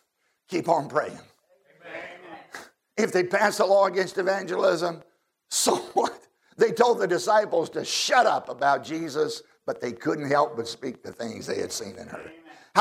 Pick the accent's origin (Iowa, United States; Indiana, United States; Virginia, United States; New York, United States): Virginia, United States; Now, I grew up in Southside, Virginia. We all know in Virginia, it's impossible to get the good fireworks legally.